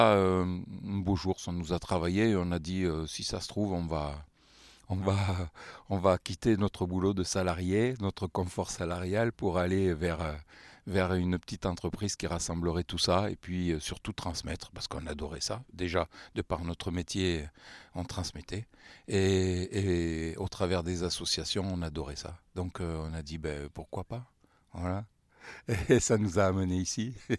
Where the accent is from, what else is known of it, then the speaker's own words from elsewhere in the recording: Pyrenees, France; moi je suis né dans les Pyrénées de fait et j'ai grandi voilà, dans cette ambiance de la ferme, les animaux